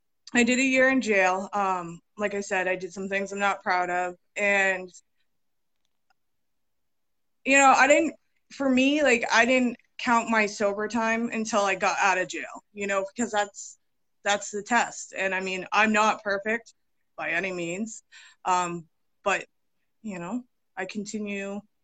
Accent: New Hampshire, United States; also born or lived in Mississippi; Well, I've been born and raised in New Hampshire. I did live down in Mississippi for a little bit. I have a big family. I have 16 siblings

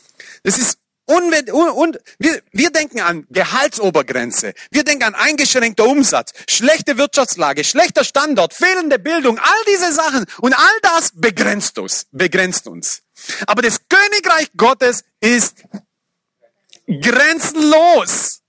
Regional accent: Germany; ich sage, ich bin Kroate, komme aus Deutschland, aber die denken, ich bin Deutscher, okay?

